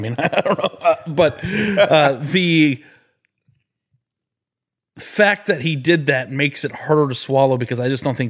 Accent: Phoenix, Arizona, United States; also born or lived in Columbus, Ohio; I remember when I first moved to Columbus from Phoenix

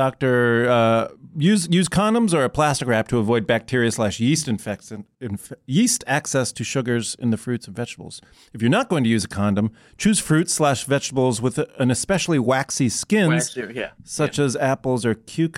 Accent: Iowa, United States; I'm from Iowa.

